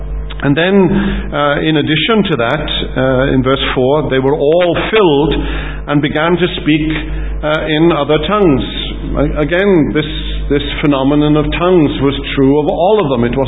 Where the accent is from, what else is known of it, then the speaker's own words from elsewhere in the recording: Wales, United Kingdom; first language Welsh; English is a second language; But if you'd been Welsh, you'd have understood perfectly what I'd said. Because I was speaking my native language. That was my first language, the language that I spoke until I was in my teenage years.